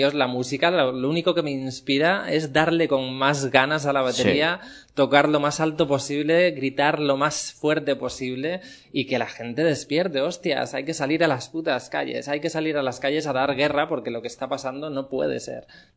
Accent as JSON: {"language": "Spanish", "region": "Cantabria", "country": "Spain", "tie": "born or raised there", "said": "yo nací en Cantabria estuve viviendo siempre en pueblos pequeños y de interior, y me he criado entre montañas, entre bosques, y entre vacas, y entre animales"}